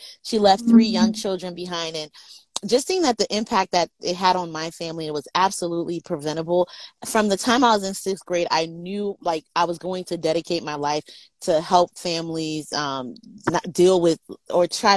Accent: Liberia; born there; moved away; So I was born in Liberia, and I left Liberia because of the Civil War.

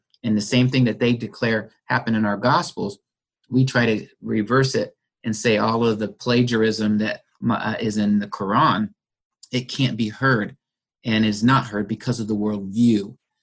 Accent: United States; not just because I'm an American, not just because I was raised as a young kid

